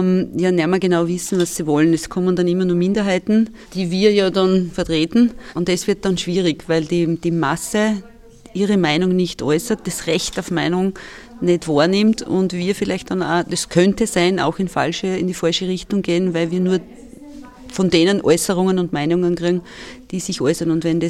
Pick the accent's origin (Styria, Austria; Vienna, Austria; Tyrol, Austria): Styria, Austria; Leoben; Also ich darf ein Beispiel geben aus meiner Heimatstadt Leoben.